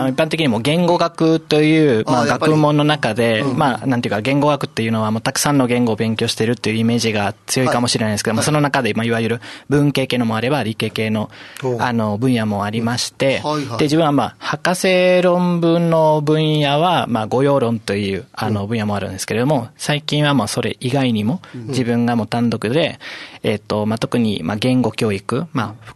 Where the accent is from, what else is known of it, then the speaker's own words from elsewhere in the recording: Spain; born there; Japanese is a second language; 自分がスペインで生まれて、